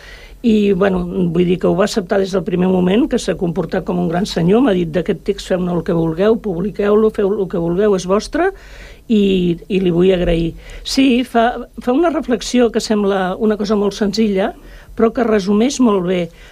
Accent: Catalonia, Spain; els catalans sempre ens pensem que som catalans i que som castellans, no? Ens pensem sempre que juguem amb dues llengües

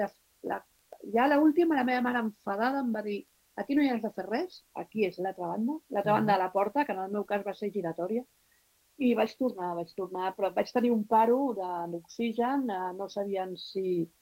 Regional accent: Barcelona, Catalonia, Spain

